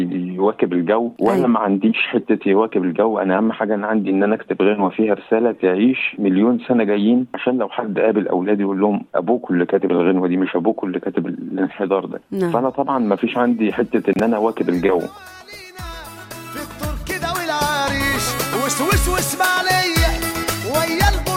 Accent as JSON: {"language": "Arabic", "town": "El Mahalla El Kubra", "region": "Gharbia", "country": "Egypt", "said": "عندنا بالمحلة"}